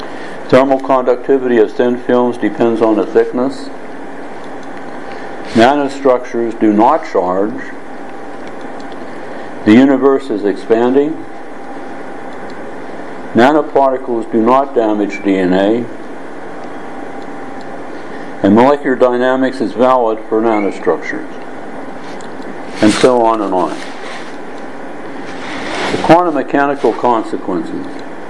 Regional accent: United States; now in Hong Kong; I'm an American living in Hong Kong, Berlin, and of course sometimes in the U.S.

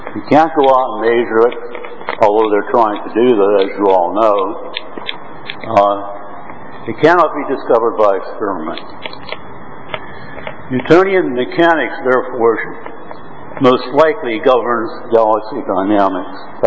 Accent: United States; I'm an American living in Hong Kong and Berlin.

